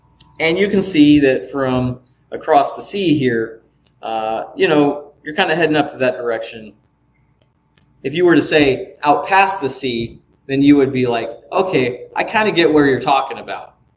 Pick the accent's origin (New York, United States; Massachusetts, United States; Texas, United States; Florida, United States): Florida, United States; I would call it mountainous, but I'm from Florida.